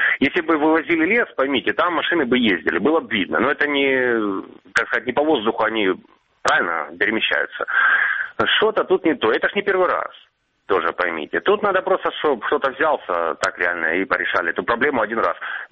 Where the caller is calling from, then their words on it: Mariupol, Donetsk Oblast, Ukraine; Мариуполь